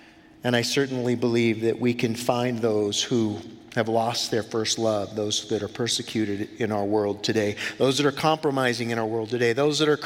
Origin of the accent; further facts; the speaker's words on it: Scotland, United Kingdom; Of course I'm a Christian. I'm from Scotland, baptized in the Presbyterian Church, of course, just an identity, no real relationship with Jesus, but a dead religion.